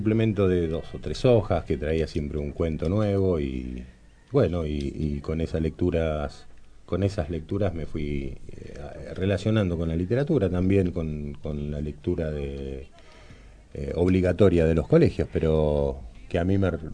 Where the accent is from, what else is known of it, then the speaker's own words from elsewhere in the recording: Punta Alta, Buenos Aires Province, Argentina; born there; yo nací en una ciudad que se llama Punta Alta, que queda en la provincia de Buenos Aires